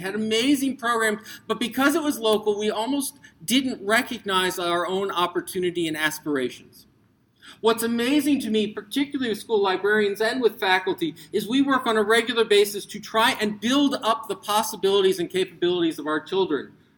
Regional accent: New York, United States; Well, the good news is I'm from New York, so I will brag on their behalf.

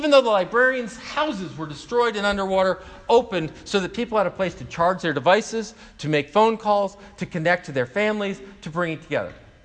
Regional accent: New York, United States; This is new for me as a New Yorker.

